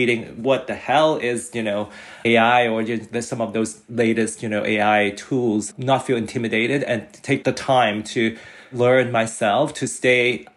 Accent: Hong Kong; I was born and raised in Hong Kong, so it has a more culture of accepting the authorities, what you are told to do.

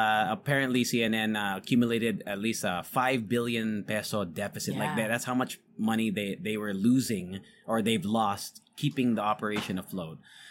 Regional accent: Japan; So in Japan, for example, when I grew up in Japan

